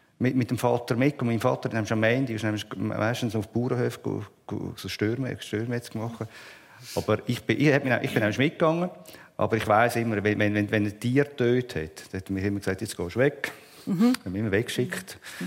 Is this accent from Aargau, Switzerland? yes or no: yes; Wettingen, Aargau, Switzerland; Ich bin in Wettigen im Dorf aufgewachsen, ohne eine Metzgerei. Wir haben oben hineingewohnt.